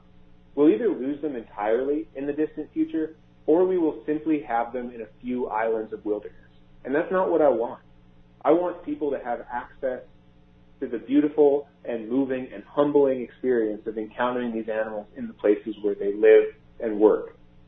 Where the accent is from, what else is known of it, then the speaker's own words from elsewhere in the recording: Pacific Northwest, United States; I grew up in the Northwest and have spent my working life here in the Rocky Mountain West.